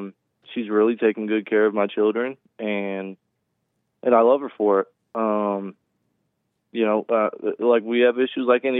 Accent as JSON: {"language": "English", "region": "Illinois", "country": "United States", "tie": "born or raised there", "said": "And as a 23-year-old, I can tell you, growing up in America, especially in a state like Illinois, it's so degenerate."}